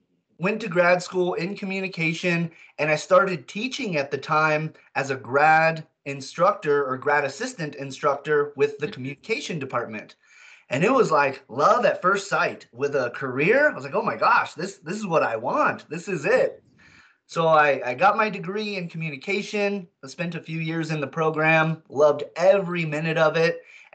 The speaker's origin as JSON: {"language": "English", "town": "Cañon City", "region": "Colorado", "country": "United States", "said": "I'm from Canyon City, or that's where I went to high school at."}